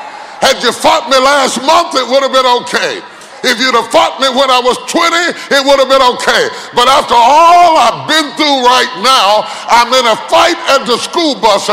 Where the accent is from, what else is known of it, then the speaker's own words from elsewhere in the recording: West Virginia, United States; I was a little fat little kid growing up in West Virginia.